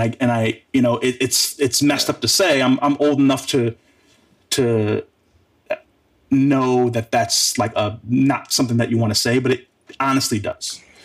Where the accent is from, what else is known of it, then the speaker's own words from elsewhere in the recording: Wisconsin, United States; especially growing up in Wisconsin.